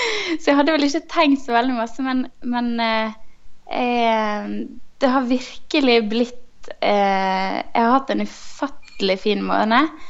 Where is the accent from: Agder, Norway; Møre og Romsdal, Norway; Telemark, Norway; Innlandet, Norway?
Møre og Romsdal, Norway; Gursken; also born or lived in Bergen; now in Israel; Jeg kommer fra Sunnmøre, og jeg kommer jo fra verdens navle, som er Gursken.